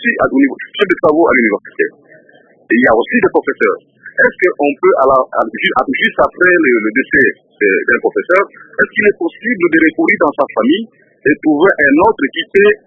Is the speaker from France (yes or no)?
no; DR Congo; nous sommes Congolais